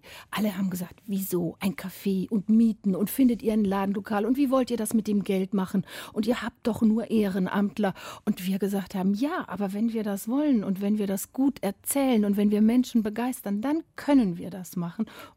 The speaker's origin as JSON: {"language": "German", "region": "Bavaria", "country": "Germany", "said": "Ich komme ja nun eigentlich aus Bayern"}